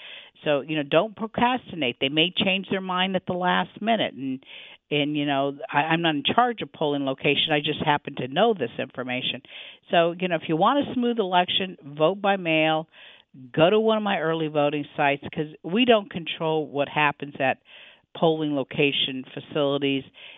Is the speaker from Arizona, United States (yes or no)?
yes; Tucson, Arizona, United States; I was born and raised here in Tucson, so I'm a native Tucsonan.